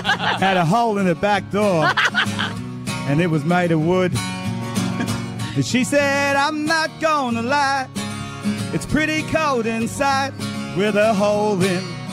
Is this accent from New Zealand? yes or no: yes; New Zealand; moved away; originally I'm from New Zealand, but I'm from here, up the road, not far away.